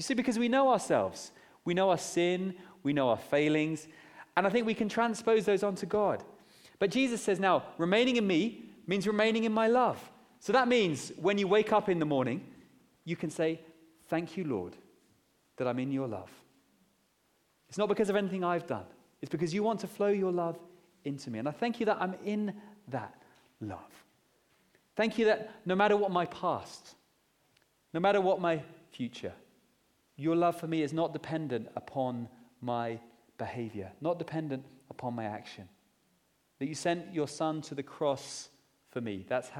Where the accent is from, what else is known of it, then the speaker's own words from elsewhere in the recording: United Kingdom; Maybe, and being British, we're terrible at celebrating, actually.